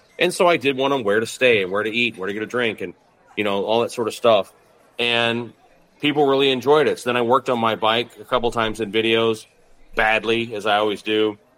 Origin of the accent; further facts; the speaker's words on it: Palm Beach, Florida, United States; South Florida, Palm